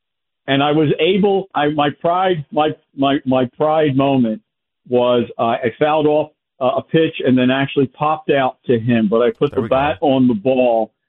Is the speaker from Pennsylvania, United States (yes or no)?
yes; Philadelphia, Pennsylvania, United States; I was blessed as a kid growing up in South Philly.